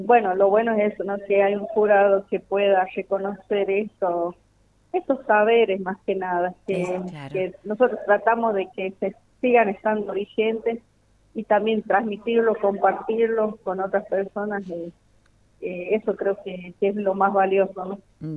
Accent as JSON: {"language": "Spanish", "town": "Belén", "region": "Catamarca", "country": "Argentina", "said": "Yo a donde voy siempre les digo de dónde soy, de Belén también"}